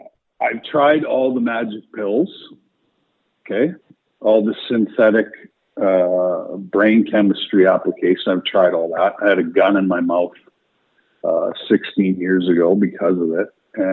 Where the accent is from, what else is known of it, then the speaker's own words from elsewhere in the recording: Calgary, Alberta, Canada; obviously I watch my hometown team, the Calgary Flames, play as much as I can.